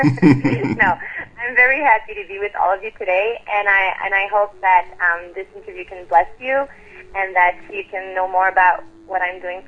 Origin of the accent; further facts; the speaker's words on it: Trois-Rivières, Quebec, Canada; born there; now in Montreal, Canada; Je suis née à Trois-Rivières, qui est une petite ville près de Montréal.